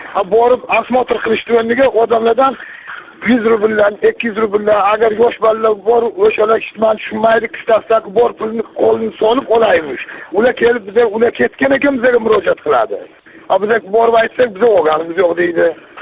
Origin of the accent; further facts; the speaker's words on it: Samarkand, Samarqand Region, Uzbekistan; Samarqandlikman.